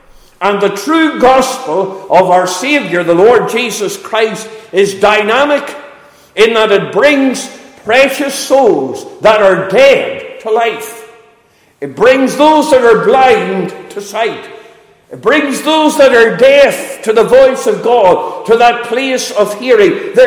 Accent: Enniskillen, Northern Ireland, United Kingdom; We travelled up from Enniskillen. I'm originally from Enniskillen in Northern Ireland.

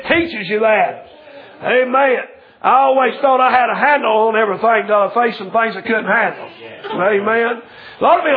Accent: United States; And so thank God I'm glad I am an American.

